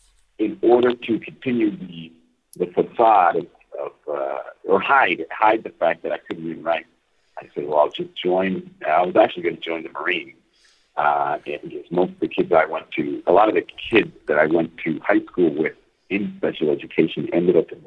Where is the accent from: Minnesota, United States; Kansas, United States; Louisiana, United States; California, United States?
California, United States; Los Angeles; Obviously, growing up in East L.A., it is political.